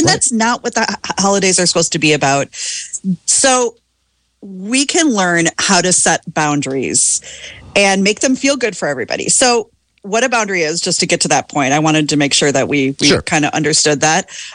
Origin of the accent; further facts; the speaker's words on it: Midwest, United States; one of the toughest things about growing up in the Midwest and the Midwest nice is the fact that we have told people that they don't get to express their emotions or opinions or tell people no.